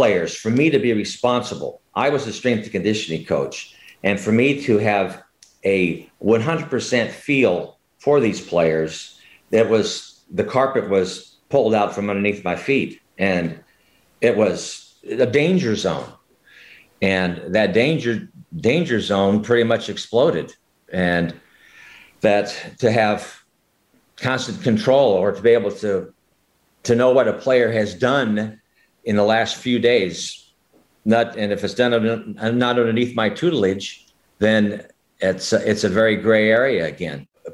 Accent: Sioux City, Iowa, United States; where I grew up in Sioux City, Iowa, there's a college there called Briarcliff College

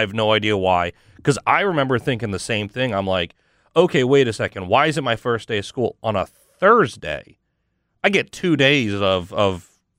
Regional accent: Mississippi, United States; Now, mind you, Mississippi is fun, and I am from DeSoto County.

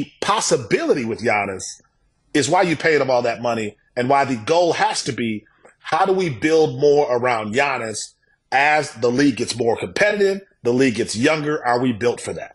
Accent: Milwaukee, Wisconsin, United States; I grew up in Milwaukee, love the name the Milwaukee Bucks.

